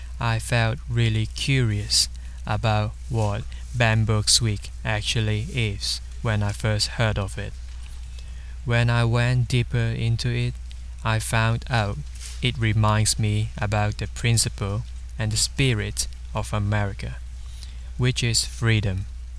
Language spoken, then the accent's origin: English; Hong Kong; English is a second language; Hello everyone … I am from Hong Kong, China.